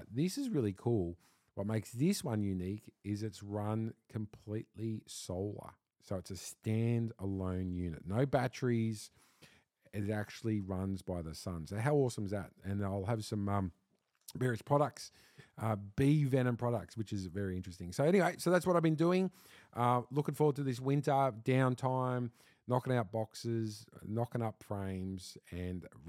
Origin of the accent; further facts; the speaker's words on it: Australia; I know I'm an Aussie and living in this beautiful country, but the vastness, wowza.